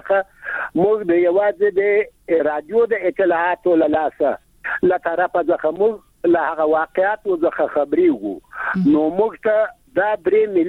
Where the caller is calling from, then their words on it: Ghazni, Afghanistan; د غزنی د ولایت د ناوی د ولسوالینه